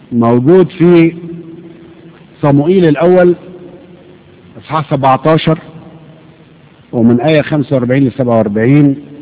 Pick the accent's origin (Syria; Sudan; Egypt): Egypt; بيحكوا نكتة لطيفة قوي عن بناء السد العالي عندنا في مصر.